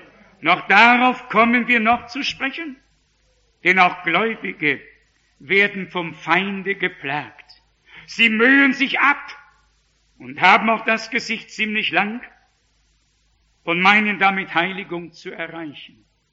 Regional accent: Northern Germany, Germany; Ich als Norddeutscher, als von Natur aus bis oben hin zugeschnürt, habe begonnen, ihnen die Hände zu klatschen

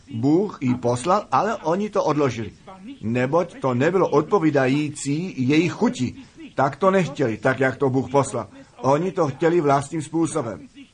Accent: Arizona, United States; Vždyť já jsem z Arizony a některé veliké školy před krátkým časem jsem viděl

